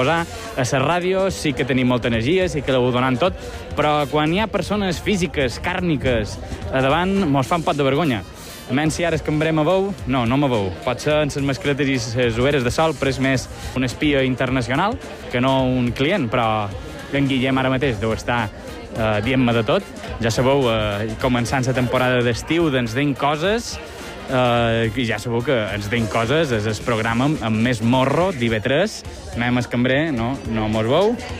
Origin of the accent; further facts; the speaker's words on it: Palma, Balearic Islands, Spain; sóc un home sa, sóc un llonguet de Palma